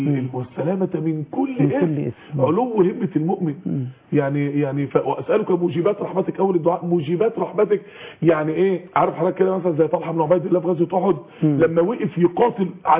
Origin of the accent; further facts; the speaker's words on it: Mansoura, Dakahlia, Egypt; بعض إخواننا من النشطاء دعويا بفضل مني الله عملوا في عندنا في المنصورة